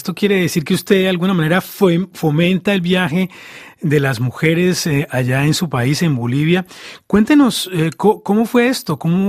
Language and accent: Spanish; Colombia; yo soy colombiano y estoy muy contento de escuchar lo que acaba de decir.